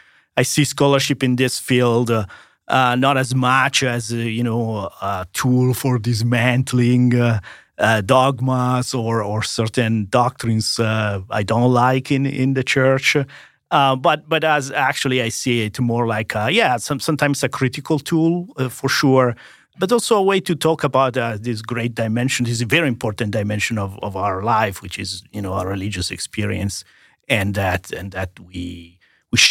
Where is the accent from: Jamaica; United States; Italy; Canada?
Italy; English is a second language; I'm Italian. And I grew up in Italy. I was trained in Italy.